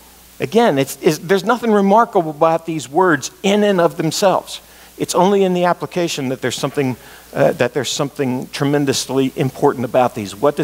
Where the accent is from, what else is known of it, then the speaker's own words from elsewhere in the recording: Ohio, United States; I know I'm right in the center of West Virginia, but I was born in Ohio, and I was raised in Ohio, so I am an Ohio State Buckeye fan.